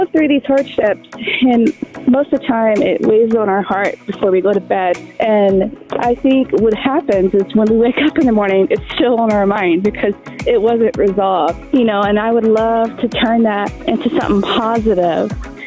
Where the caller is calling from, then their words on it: New Mexico, United States; New Mexico.